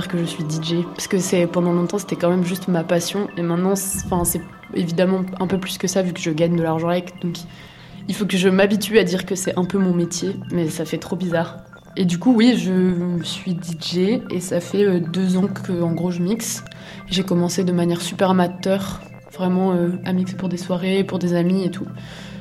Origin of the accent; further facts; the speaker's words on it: Réunion, France; j'ai grandi à La Réunion